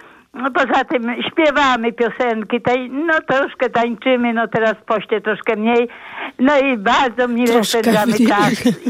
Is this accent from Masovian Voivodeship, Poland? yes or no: yes; Pułtusk, Masovian Voivodeship, Poland; jestem samotna, pochodzę z Pultuska.